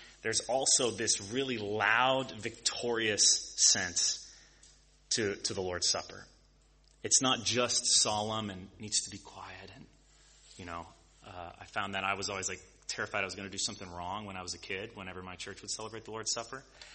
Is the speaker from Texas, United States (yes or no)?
yes; Texas, United States; also born or lived in Oklahoma; I grew up in Texas and Oklahoma, and the Dust Bowl and the Great Depression is massive in our cultural imagination